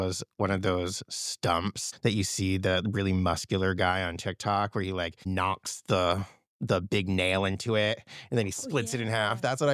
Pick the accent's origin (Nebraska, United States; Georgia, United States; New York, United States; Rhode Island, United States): Rhode Island, United States; I'm from Rhode Island originally.